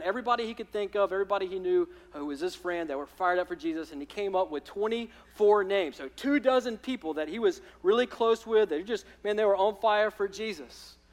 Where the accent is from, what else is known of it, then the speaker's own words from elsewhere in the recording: Alabama, United States; as I call it, the sower and the dirt, because I'm from Alabama, and that just sounds right to me.